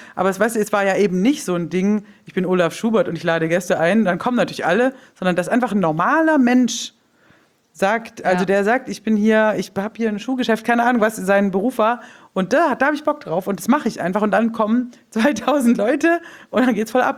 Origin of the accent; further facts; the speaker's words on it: Flensburg, Schleswig-Holstein, Germany; So, guten Tag, ich bin aus Flensburg.